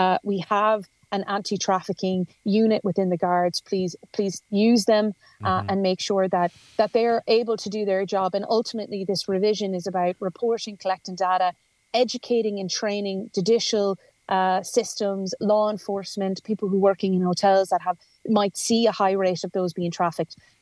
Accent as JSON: {"language": "English", "country": "Ireland", "said": "I say that as an Irish MEP in a country where we have a number of large tech companies."}